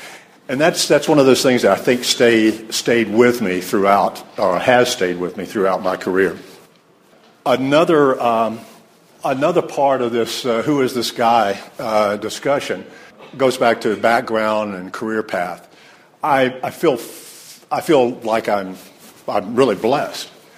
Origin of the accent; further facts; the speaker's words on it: Danielsville, Georgia, United States; I grew up in Danielsville, Georgia, grand population of 210 people when I was born there.